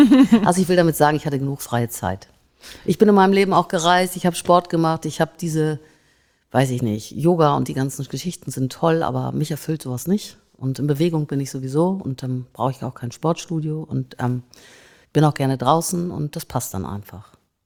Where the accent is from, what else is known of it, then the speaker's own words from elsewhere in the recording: Hamburg, Germany; Ich bin Hamburgerin, ne? Und ansonsten bin ich auf alle Fälle Europäerin.